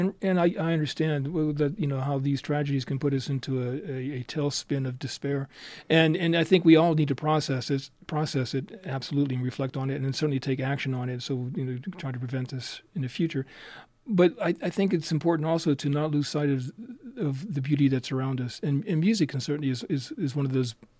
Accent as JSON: {"language": "English", "region": "Pennsylvania", "country": "United States", "said": "I'm from Pennsylvania."}